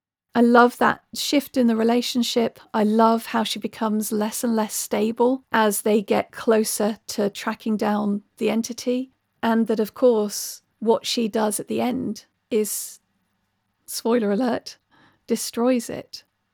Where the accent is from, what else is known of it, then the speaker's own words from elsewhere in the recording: South West England, United Kingdom; I grew up in Cornwall. I was born in Cornwall.